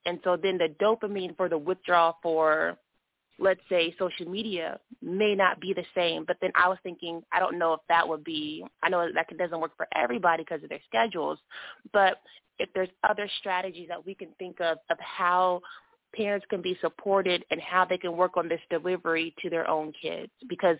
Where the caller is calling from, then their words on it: California, United States; Okay, hi, everybody. … I'm calling from California.